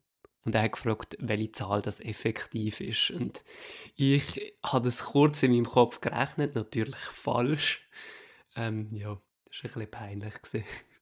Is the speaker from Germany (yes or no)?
no; Riehen, Basel-Stadt, Switzerland; Ich bin in Riechen aufgewachsen. Mehrheit von der Zeit.